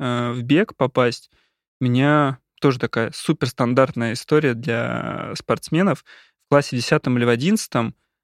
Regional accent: Ramenskoye, Moscow Oblast, Russia; ну я же из Раменска

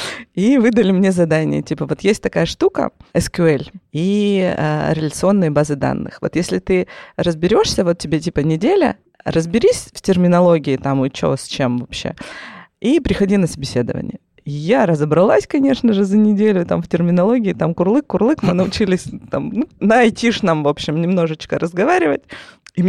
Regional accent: Yekaterinburg, Sverdlovsk Oblast, Russia; но в Екатеринбурге, откуда я родом, не было таких тусовок

